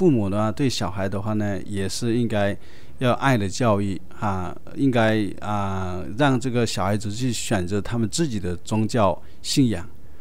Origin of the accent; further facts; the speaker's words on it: China; 比如像我们中国人吃饭的时候用这个筷子